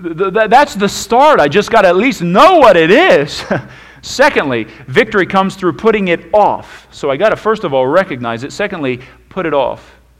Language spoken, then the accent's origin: English; Wilmington, Ohio, United States; I grew up in Wilmington. There's farmers everywhere.